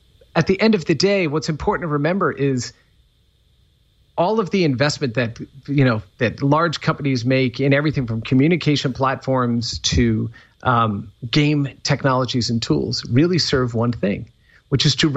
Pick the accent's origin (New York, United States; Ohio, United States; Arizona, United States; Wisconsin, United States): New York, United States; You know, growing up in New York, it's how many blocks could I walk before it got dark, before I had to come home again?